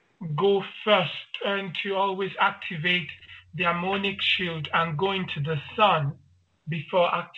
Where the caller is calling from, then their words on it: Germany; This time I come from Germany.